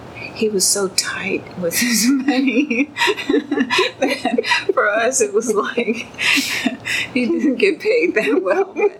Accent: Kingsville, Texas, United States; born there; when I was born in Kingsville, it was the tail end of segregation.

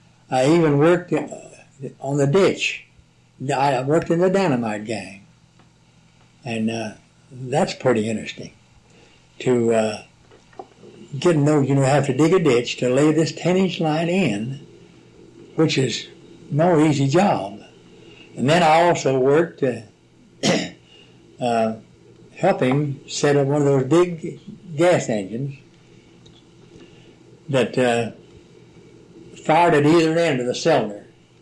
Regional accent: West Virginia, United States; now in Texas; I was born around Ritchie County. That's near the center of Ritchie County, close to Parkersburg, West Virginia. In 1890, September the 9th. And then we moved to a little place called Beulah when I was just a boy.

